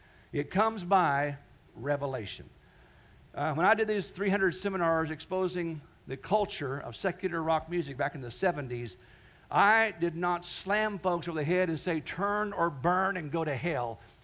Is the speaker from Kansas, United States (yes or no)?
yes; Wichita, Kansas, United States; I was raised in Kansas back in the 60s and 70s, and there's a lot of tornadoes that come through Kansas on a regular basis every summer